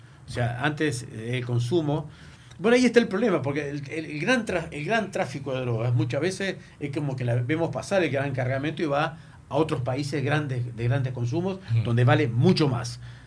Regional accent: Chajarí, Entre Ríos, Argentina; born there; yo nací en Chajarí

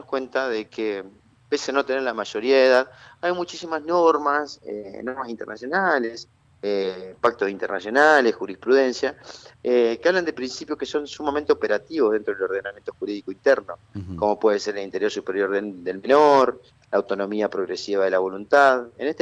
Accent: Nogoyá, Entre Ríos, Argentina; also born or lived in Lucas González; Exactamente, yo soy de Nogoyá.

